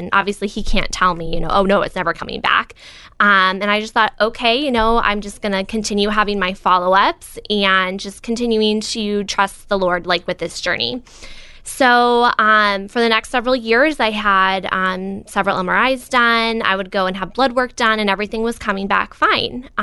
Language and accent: English; Phoenix, Arizona, United States; now in Peoria, United States; So I was born here in Peoria and lived here for about 8 years. And then my family, we moved out to Phoenix, Arizona, and I lived out there for 14 years.